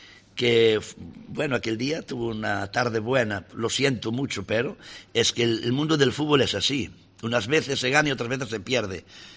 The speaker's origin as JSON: {"language": "Spanish", "region": "Galicia", "country": "Spain", "said": "yo salí del puerto de Palos, que soy de un pueblo de Galicia que tiene 200 habitantes, salí de allí"}